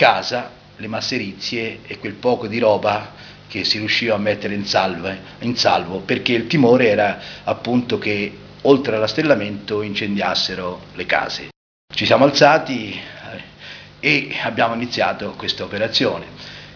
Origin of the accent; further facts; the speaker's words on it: Sant'Anna di Stazzema, Tuscany, Italy; sono nato a Sant'Anna, avevo 7 anni, non ancora compiuti, quel 12 agosto 44. … abitavo in un borgo di Sant'Anna, Sennari.